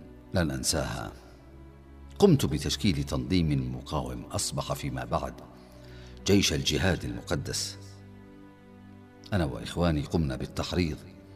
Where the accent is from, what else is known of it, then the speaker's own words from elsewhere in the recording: Palestine; لاحتلال بلادي فلسطين